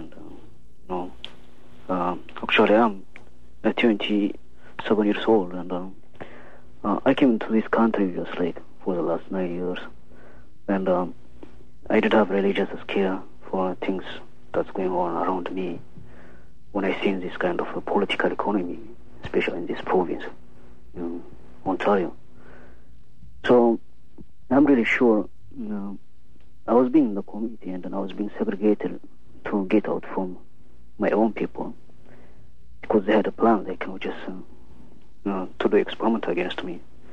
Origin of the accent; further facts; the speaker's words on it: Ethiopia; Actually, I'm from Ethiopia.